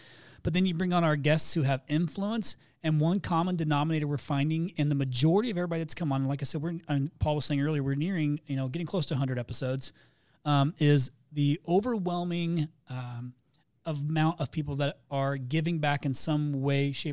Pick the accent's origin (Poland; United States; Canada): Canada; Since I'm Canadian, my ask would be interview a Canadian.